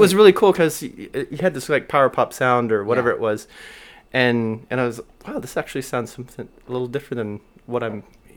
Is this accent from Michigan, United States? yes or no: no; Corpus Christi, Texas, United States; And so anyway, basically I'm from Corpus Christi.